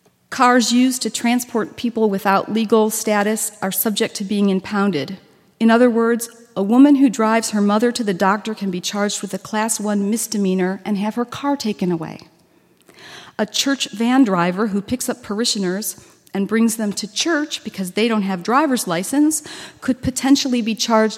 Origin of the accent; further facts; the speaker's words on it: United States; And so my grandparents were born citizens of the United States, and I'm an American.